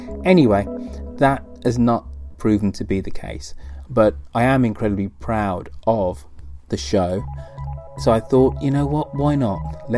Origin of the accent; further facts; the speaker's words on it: United Kingdom; But I am a British person looking at American politics from the outside.